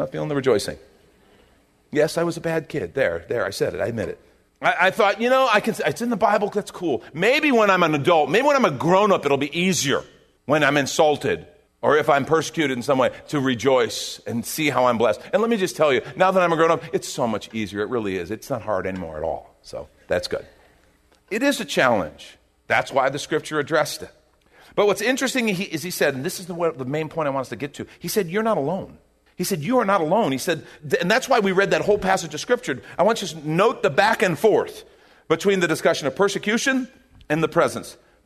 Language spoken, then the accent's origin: English; United States; And as an American, that's a very cool idea.